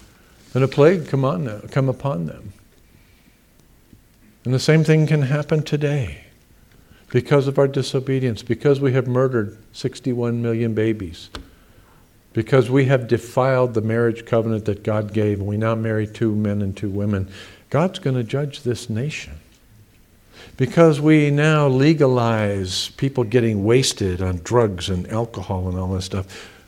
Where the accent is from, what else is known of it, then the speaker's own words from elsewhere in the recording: United States; This is my country. These are my people that I live with, and I'm an American.